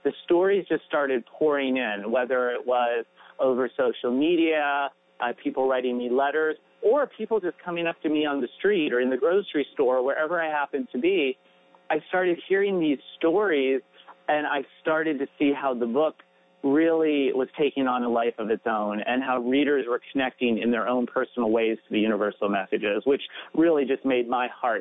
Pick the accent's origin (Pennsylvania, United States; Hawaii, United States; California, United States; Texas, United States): Pennsylvania, United States; St. Mary's; ceramic studio on the grounds of the oldest Benedictine convent in the country, which happens to be in my hometown in St. Mary's, Pennsylvania.